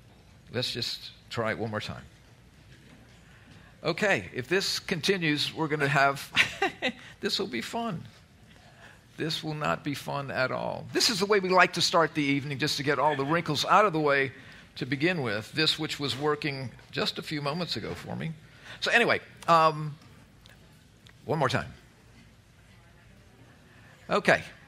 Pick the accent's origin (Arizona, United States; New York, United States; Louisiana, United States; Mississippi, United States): Louisiana, United States; New Orleans; Both Annette and I grew up in New Orleans.